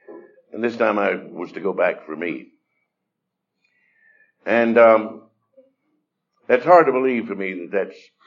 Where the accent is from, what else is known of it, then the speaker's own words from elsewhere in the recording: Georgia, United States; when I was a kid growing up in North Georgia